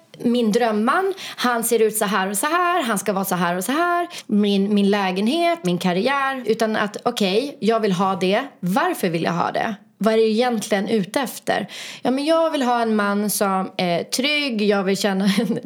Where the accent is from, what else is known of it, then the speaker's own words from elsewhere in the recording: Luleå, Norrbotten County, Sweden; now in Stockholm, Sweden; jag är från Luleå